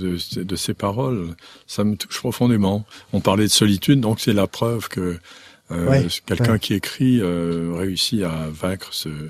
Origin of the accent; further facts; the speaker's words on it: Nice, Provence-Alpes-Côte d'Azur, France; also born or lived in Mauritius; l'île Maurice, c'est très difficile d'être issu de cet endroit. Quand j'étais enfant à Nice